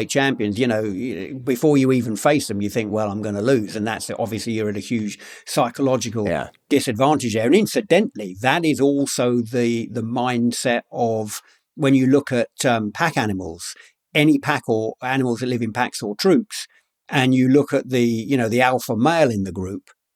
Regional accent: London, United Kingdom; I grew up in London, by the way, but... in a pretty rough part of London

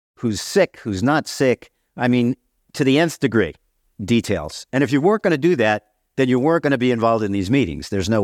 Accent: Staten Island, New York, United States; I grew up on Staten Island in a neighborhood called Mariner's Harbor. At the time, it was a very Italian neighborhood. There were a lot of wise guys in the neighborhood.

